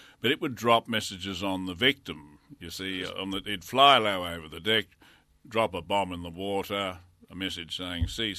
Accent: Canberra, Australian Capital Territory, Australia; growing up in Canberra, I was surrounded by lots of military heroes of the Second War

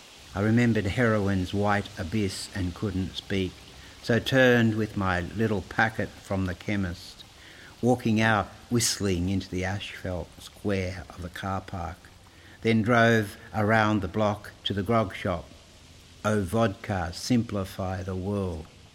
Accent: Balmoral, New South Wales, Australia; also born or lived in Neutral Bay / Hawkesbury; I just visualise what it was like growing up in Balmoral or Neutral Bay or the Hawkesbury

